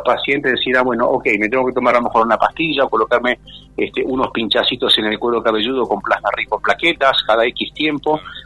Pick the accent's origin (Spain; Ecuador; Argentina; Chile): Argentina; Córdoba; moved away as an adult; now in Buenos Aires, Argentina; yo soy cordobés y entonces estudié en Córdoba, 23 años me recibí de médico, me vine a Buenos Aires en principio para hacer cirugía general